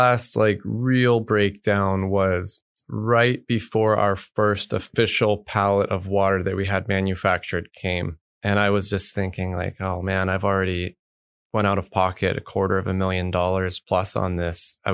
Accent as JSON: {"language": "English", "town": "Los Angeles", "region": "California", "country": "United States", "tie": "born or raised there", "lives_now": "Austin, United States", "said": "In Los Angeles."}